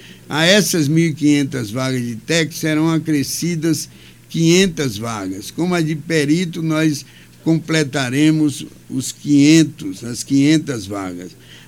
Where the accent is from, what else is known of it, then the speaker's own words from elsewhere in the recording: Rio Grande do Norte, Brazil; tanto faz ser gaúcho do Rio Grande do Sul como nortista potiguar, como é o caso do meu estado, do Rio Grande do Norte.